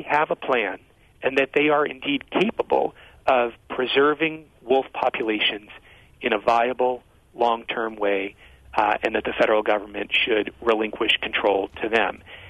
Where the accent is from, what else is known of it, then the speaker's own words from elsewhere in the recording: California, United States; we now have wolves in California, in my home state, for the first time in at least 80 or 90 years